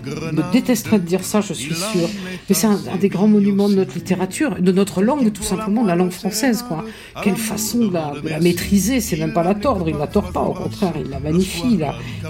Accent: Toulouse, Occitanie, France; Je ne suis pas né à Toulouse, moi j'ai grandi à Toulouse.

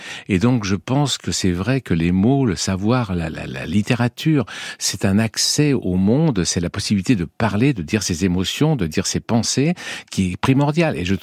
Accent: Annecy, Auvergne-Rhône-Alpes, France; born there; Oui, je suis né à Annecy, dans Haute-Savoie, mais enfin je me suis retrouvé assez vite, à cause de la fonction de mes parents, dans un petit village de 1000 habitants, et donc on était entouré par la nature.

